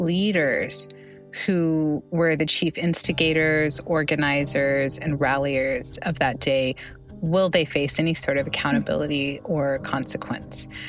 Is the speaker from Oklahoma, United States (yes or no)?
yes; Oklahoma, United States; Right now in several states, my home state, Oklahoma, being, you know, among them